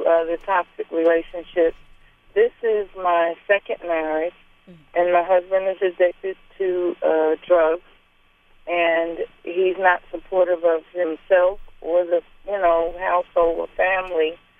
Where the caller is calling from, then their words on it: Willingboro, New Jersey, United States; Good morning. … I'm from Willingboro, New Jersey.